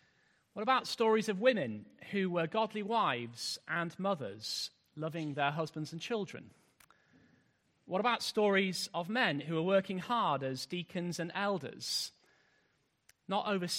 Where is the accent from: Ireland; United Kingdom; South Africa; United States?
United Kingdom; particularly because we're British